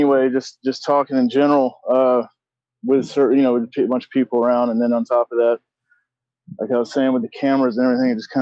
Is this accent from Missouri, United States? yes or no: no; Augusta, Georgia, United States; I grew up in Augusta, Georgia.